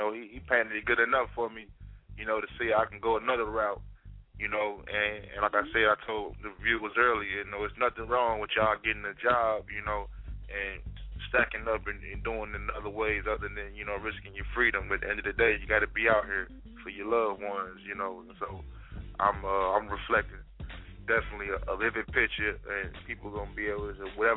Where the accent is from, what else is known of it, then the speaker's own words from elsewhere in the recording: St. Louis, Missouri, United States; Shout out my hometown, St. Louis. Much love.